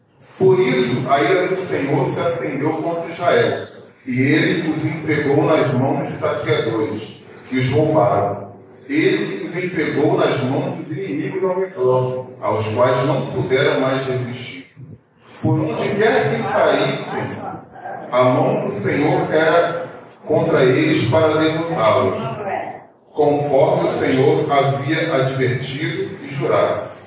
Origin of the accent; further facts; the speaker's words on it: Duque de Caxias, Rio de Janeiro, Brazil; now in São Gonçalo, Brazil; Eu não sou aqui da região, mas em São Gonçalo, mas sou de Caxias. Né? Vim para cá através da minha esposa